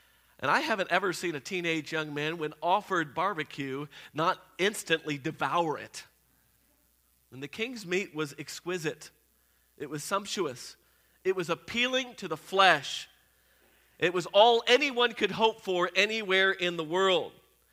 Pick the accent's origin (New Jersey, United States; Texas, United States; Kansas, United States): Texas, United States; Houston; I grew up in Houston, where our team had just won back-to-back championships.